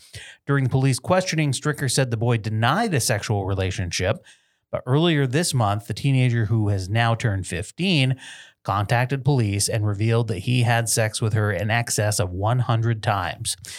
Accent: Vermont, United States; I'm from Vermont. Nothing but white people.

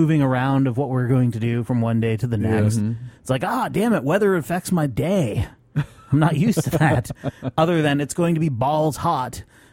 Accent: Vermont, United States; So, I mean, I come from Vermont, where, and let's transition back

